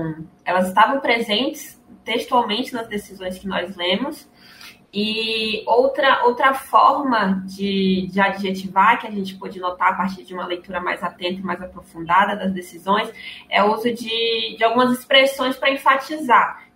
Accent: Bahia, Brazil; eu sou baiana também.

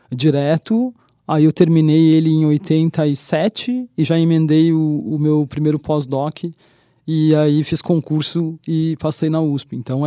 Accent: Brazil; Porque a gente é brasileiro e onde estamos, né?

